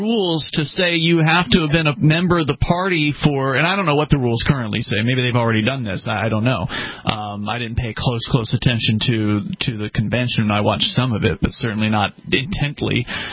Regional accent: Sarasota, Florida, United States; moved away; where I grew up in Sarasota, Florida, I went back to visit

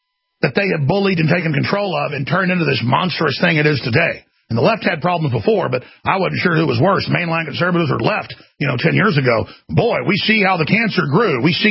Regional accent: Dallas, Texas, United States; born there; I was born in Dallas, Texas in 1974.

